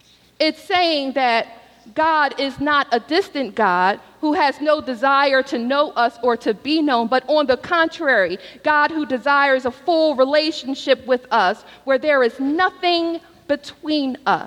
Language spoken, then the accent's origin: English; Philadelphia, Pennsylvania, United States; It is the same word that is in the word Philadelphia, my hometown.